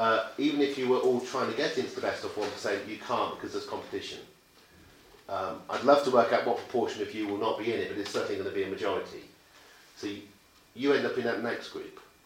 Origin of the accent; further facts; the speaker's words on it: England, United Kingdom; but we don't talk about that because we're English.